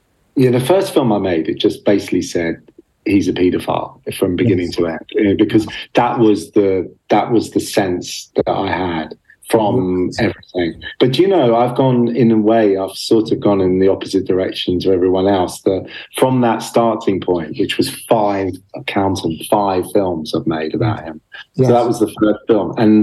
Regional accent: London, United Kingdom; I'm from London and we're filming.

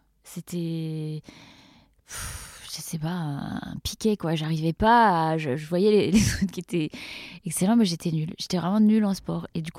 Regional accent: Brittany, France; Je viens de Bretagne.

